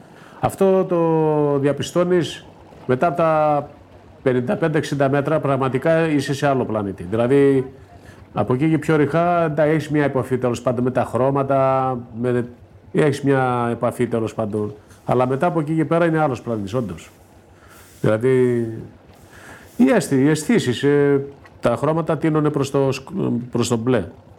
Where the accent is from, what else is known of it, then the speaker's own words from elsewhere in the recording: Kalymnos, South Aegean, Greece; θα είμαι από Κάλυμνο.